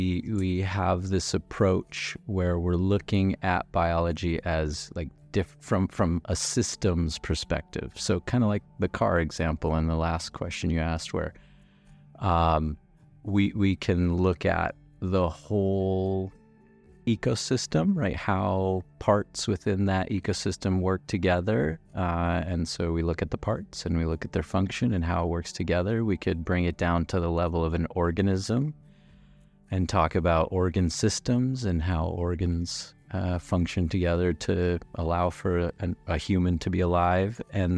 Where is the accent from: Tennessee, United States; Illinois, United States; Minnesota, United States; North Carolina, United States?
Minnesota, United States; I was living in my home state of Minnesota.